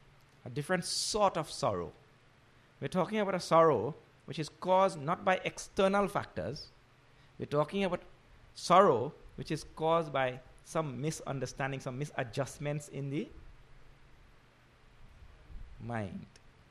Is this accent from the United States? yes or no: no; Trinidad & Tobago; So I'm coming from Trinidad.